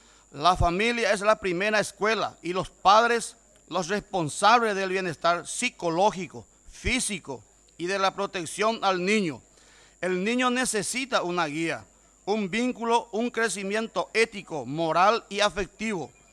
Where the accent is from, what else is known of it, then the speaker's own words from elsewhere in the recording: Paraguay; olvidar nuestro compromiso como paraguayos con la familia